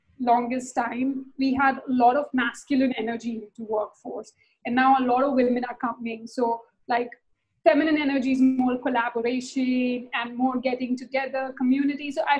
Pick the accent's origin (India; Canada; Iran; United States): India; And I'm from India, so it's very highly patriarchal.